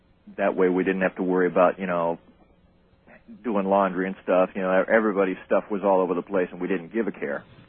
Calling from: Gulfport, Florida, United States; I'm from Gulfport, Florida.

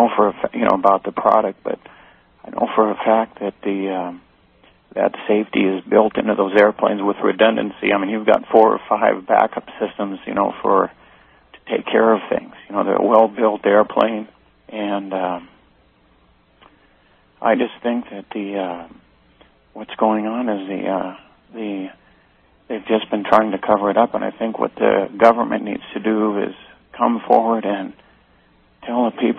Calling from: Washington, United States; I'm calling from Washington State.

